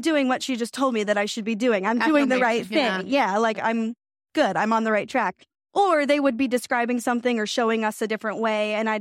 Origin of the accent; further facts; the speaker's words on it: Indiana, United States; I just finished up my first year of teaching. I taught third grade. I'm from Indiana.